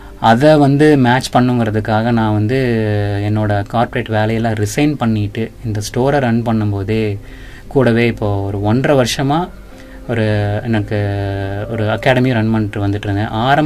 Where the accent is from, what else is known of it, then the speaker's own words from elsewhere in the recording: Pollachi, Tamil Nadu, India; But நான் ஒரு பொள்ளாச்சிக்காரன், அதை பெருமையாக வந்து சொல்லணும்.